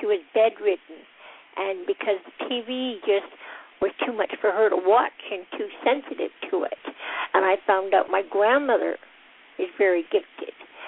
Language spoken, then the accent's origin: English; California, United States; now in New Mexico, United States; Yes, we've been here for 20 years. I'm from California, and it beats the heck out of California.